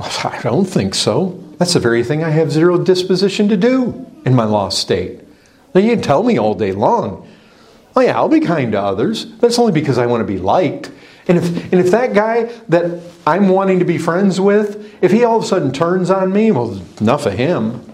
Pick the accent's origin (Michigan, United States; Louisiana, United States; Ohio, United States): Michigan, United States; I went to university at Western Michigan University. My hometown was about 20 miles away.